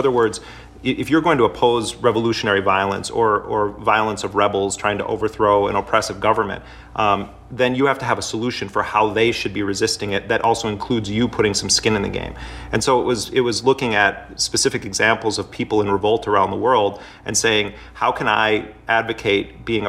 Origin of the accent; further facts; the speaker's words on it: Milwaukee, Wisconsin, United States; You know, I grew up in Milwaukee in Jeffrey Dahmer's neighborhood, and both my parents are nurses.